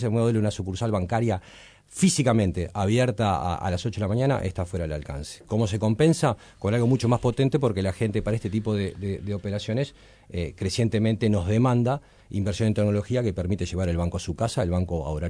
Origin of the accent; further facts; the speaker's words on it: Uruguay; Suena feo a veces la palabra, soy uruguayo, tengo un poco de rechazo